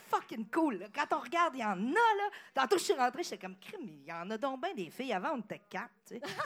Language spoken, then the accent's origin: French; Chicoutimi, Quebec, Canada; Moi, je les écoutais, je viens de Chicoutimi.